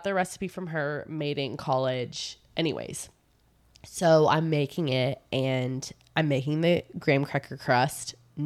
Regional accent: Florida, United States; I think that's good because I'm from Florida. I should make a really good key lime pie.

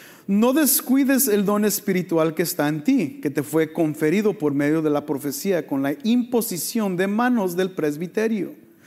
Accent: Mexico; O para decirlo así como mexicano, aquellos hermanos chismosos

